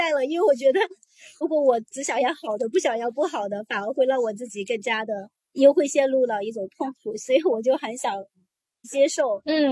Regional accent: Jiangxi, China; 因为我是来自一个江西的比较贫困的一个农村

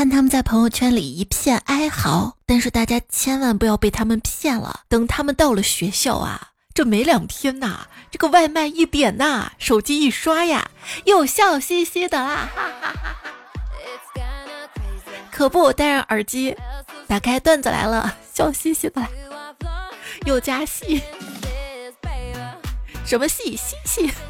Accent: northern China, China; 作为北方人的我啊，就跟南方的室友说，你知道我们北方话那个色儿是什么意思吗？

